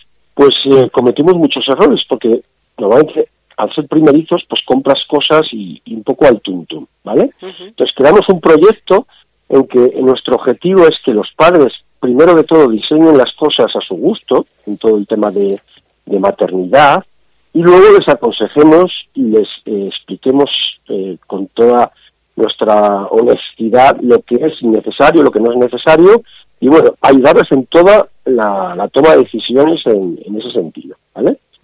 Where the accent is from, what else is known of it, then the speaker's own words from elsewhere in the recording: Castile and León, Spain; somos zamoranos, peleamos a muerte por Zamora